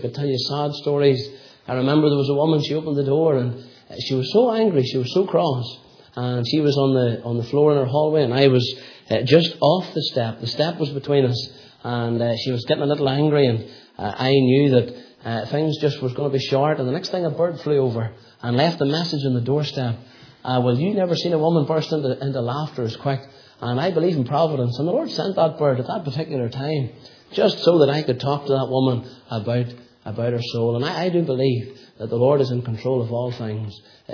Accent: Tandragee, Northern Ireland, United Kingdom; now in Ballymoney, United Kingdom; I says, no, I'm not. I said, I'm from Tandragee originally. He says, what brought you to Ballymoney? I says, I married a girl from Ballymoney.

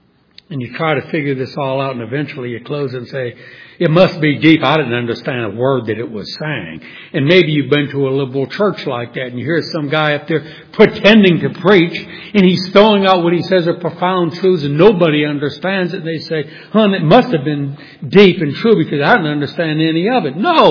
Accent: New Orleans, Louisiana, United States; When I was a teenager growing up in New Orleans, my father, brother, and I went deep sea fishing

